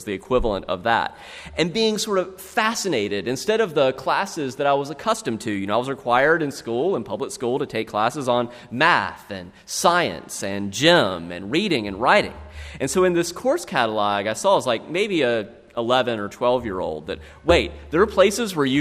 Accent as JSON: {"language": "English", "region": "South Carolina", "country": "United States", "tie": "born or raised there", "said": "Growing up in the Midlands of South Carolina"}